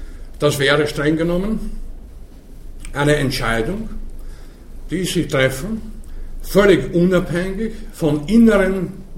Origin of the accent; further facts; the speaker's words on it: Germany; Ich komme aus Deutschland